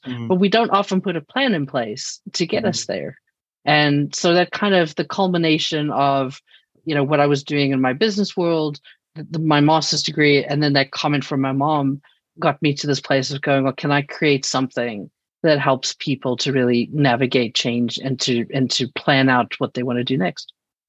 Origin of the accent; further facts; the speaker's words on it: South Africa; accent: South African; now in United States; That is the accent you're hearing. I am originally from South Africa, but I have now lived in the US longer than I lived in South Africa. So this is home now.